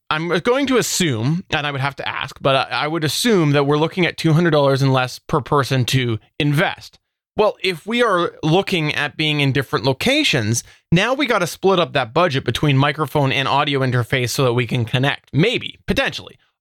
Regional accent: Canada; as a Canadian, I can't buy that.

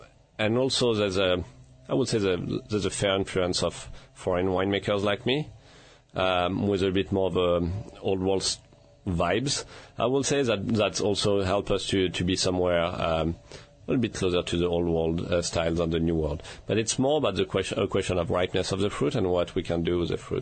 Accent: Hermitage, Auvergne-Rhône-Alpes, France; I'm going to be like super French, and I'm just going to say I'm from Hermitage.

